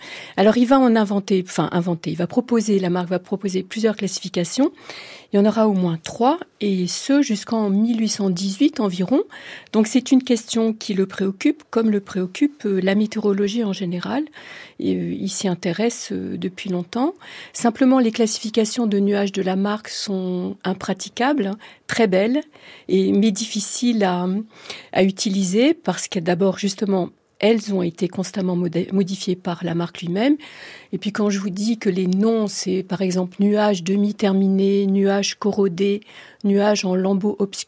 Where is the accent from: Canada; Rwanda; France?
France; en tant que Française